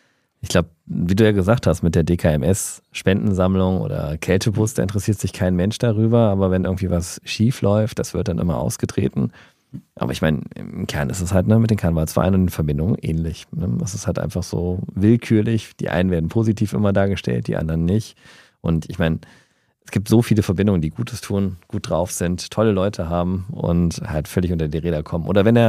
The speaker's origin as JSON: {"language": "German", "town": "Düsseldorf", "region": "North Rhine-Westphalia", "country": "Germany", "also_born_or_lived": "Aachen", "said": "Was ich so auch als Düsseldorfer mit Kölner Vorfahren, der in Aachen geboren ist, sagen kann."}